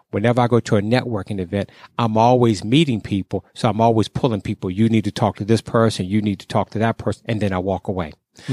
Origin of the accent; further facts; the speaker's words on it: Maryland, United States; also born or lived in Virginia; So I grew up in Maryland, went to school in Maryland, did all my college in Maryland and Virginia.